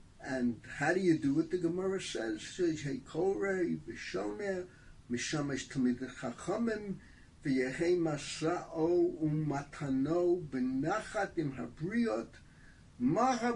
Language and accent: English; Bronx, New York, United States; what Brian and I knew while growing up in the Bronx